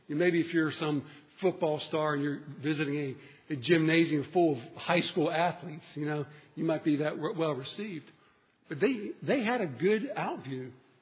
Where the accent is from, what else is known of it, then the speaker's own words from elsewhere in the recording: Trafford, Pennsylvania, United States; If I'm going to go into my hometown, if I go back to Trafford, Pennsylvania, I'm going to go into power of the Spirit.